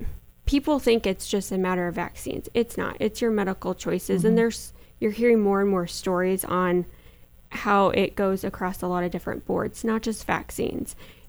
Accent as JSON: {"language": "English", "town": "Salem", "country": "United States", "tie": "born or raised there", "said": "Okay, well, I grew up here in the Salem area, so 36 years."}